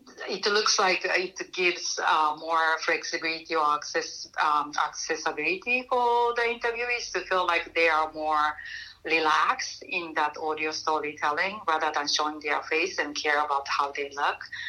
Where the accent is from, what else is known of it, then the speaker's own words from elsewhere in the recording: Japan; English is a second language; now in United States; So since I'm originally from Japan, I've been talking to Japanese immigrants and the Japanese Americans